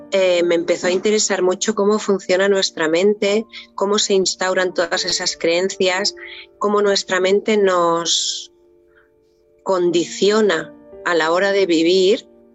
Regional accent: Catalonia, Spain; also born or lived in Barcelona; Yo nací en Barcelona, pero a los 13 años ya nos vinimos a vivir aquí y llevo aquí desde en Cataluña, sí, nací en Cataluña. Y vivía en Barcelona y luego nos vinimos a vivir aquí arriba del todo.

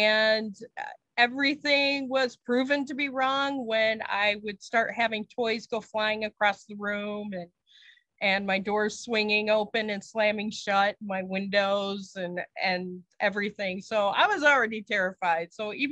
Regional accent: Ionia, Michigan, United States; I grew up in Ionia, and the former homeowner before us had committed suicide in the backyard.

